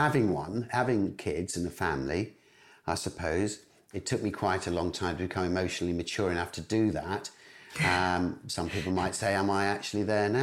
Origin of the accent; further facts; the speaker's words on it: West Midlands, United Kingdom; born there; I actually went back to the village I was born in just outside Wolverhampton